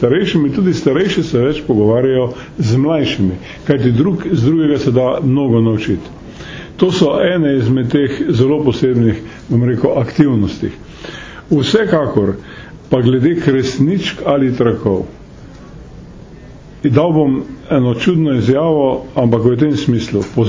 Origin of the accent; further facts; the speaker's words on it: Šalek Valley, Slovenia; Jaz izhajam iz Šaleške doline